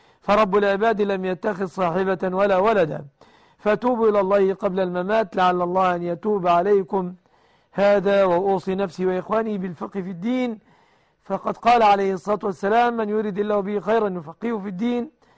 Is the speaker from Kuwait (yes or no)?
no; Egypt; أن يحفظ بلادنا مصر